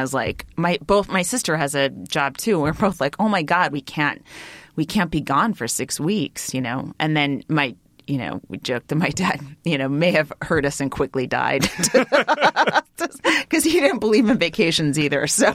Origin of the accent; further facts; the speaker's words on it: California, United States; I'm from the Bay Area, so I have, there's a million places I could go up and perform